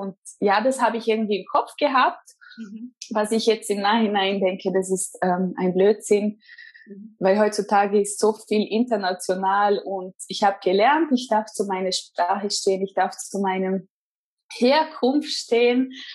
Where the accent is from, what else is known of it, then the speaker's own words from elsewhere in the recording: Austria; dann bin ich in sozusagen in Österreich aufgewachsen. Aber ab diesem Moment, als ich in Österreich war, war es bei mir eigentlich nur Deutsch. Also in der Schule hat man Deutsch gesprochen mit mir. Zu Hause, auch Mama hat Deutsch gesprochen.